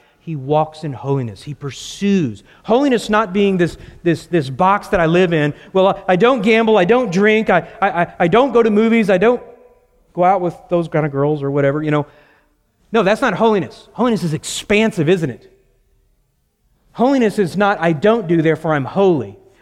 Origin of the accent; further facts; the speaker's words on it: Grapevine, Texas, United States; I'm from Grapevine. I know what grapevines look like, okay?